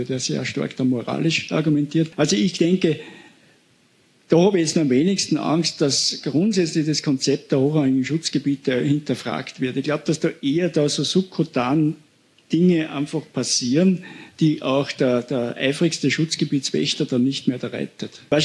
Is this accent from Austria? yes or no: yes; Salzburg, Austria; Ich bin kein Tiroler, ich bin ein Salzburger.